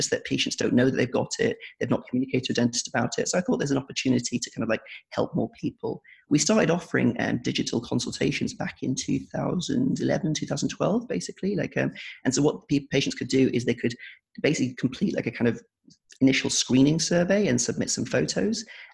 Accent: North West England, United Kingdom; now in London, United Kingdom; I'm from Lancashire, so I'm not from London.

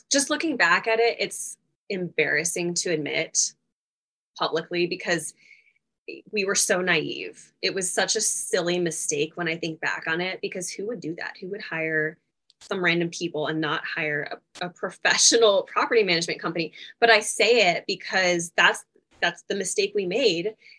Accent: Louisville, Kentucky, United States; I'm from Louisville, Kentucky, though, which normally people from Louisville don't have an accent. It's more Eastern Kentucky, but I'm relieved to know that I don't have a, you know, a hick Kentucky accent.

